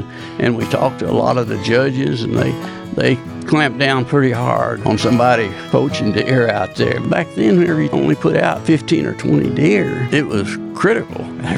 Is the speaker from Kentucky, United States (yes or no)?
yes; Kentucky, United States; I grew up in Kentucky, went into service, got out of service, went to the University of Missouri, got a wildlife degree, and came to work for Tennessee.